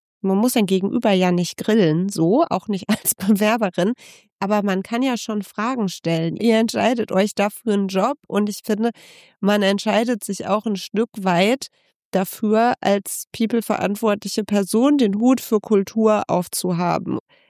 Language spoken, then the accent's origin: German; Gelsenkirchen, North Rhine-Westphalia, Germany; Ich komme nicht irgendwie aus dieser super Münchner Schickeria. Ich komme aus Gelsenkirchen so.